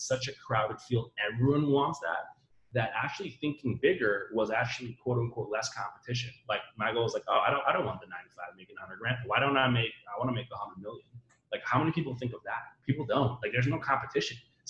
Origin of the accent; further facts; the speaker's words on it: Netherlands; Now, I'm from Europe, and in Europe, like, when I'm from Western Europe, I'm from the Netherlands, great country, awesome place, but like there, we just don't think big.